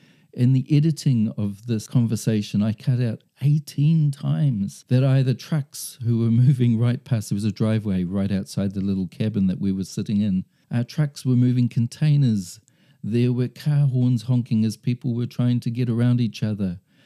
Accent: New Zealand; I grew up in New Zealand in the 70s and the 80s. That was my schooling years.

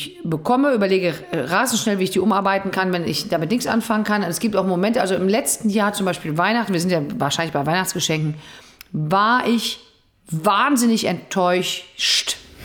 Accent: Dülken, North Rhine-Westphalia, Germany; Und es gab einen Schreibwarenladen in meiner alten Stadt, wo ich herkomme, Dülken

